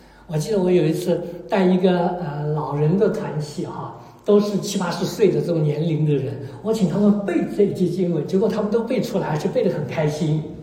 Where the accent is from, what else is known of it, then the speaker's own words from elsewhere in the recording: China; 我们这一代人在中国是在辩论中长大的，比我们年轻的人不懂了。